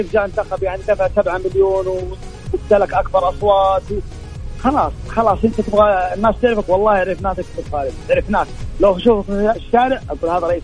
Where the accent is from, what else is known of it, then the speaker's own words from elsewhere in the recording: Saudi Arabia; احنا كسعوديين